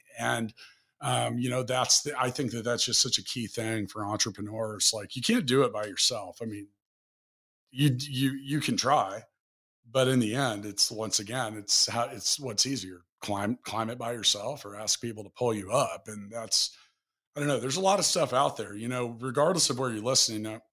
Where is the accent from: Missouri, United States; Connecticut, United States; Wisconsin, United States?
Missouri, United States; Kansas City; I'm in Times Square in New York, and I'm a guy from Kansas City.